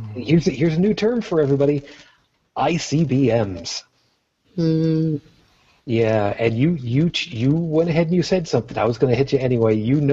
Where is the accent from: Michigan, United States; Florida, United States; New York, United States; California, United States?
New York, United States; Long Island; growing up on Long Island, to getting ready to go to college all the way across the state